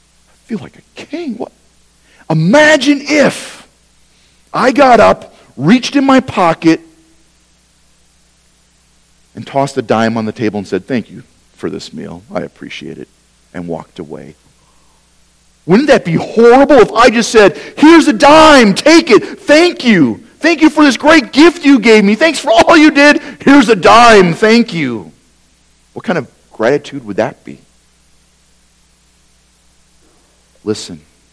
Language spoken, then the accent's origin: English; Wisconsin, United States; Because they had to find the butter, because I'm from Wisconsin, they didn't really have butter, they had margarine